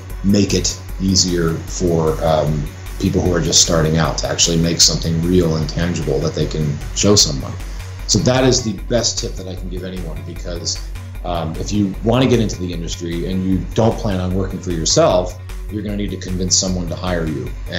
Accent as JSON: {"language": "English", "region": "Connecticut", "country": "United States", "tie": "born or raised there", "said": "I always wanted to be a game designer, but I grew up in Connecticut, and there was like, especially back then, there was like, there's nothing."}